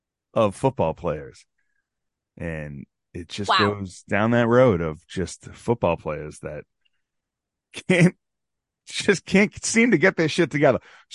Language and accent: English; Boston, Massachusetts, United States; I'm from Boston. I'm a huge Celtics fan.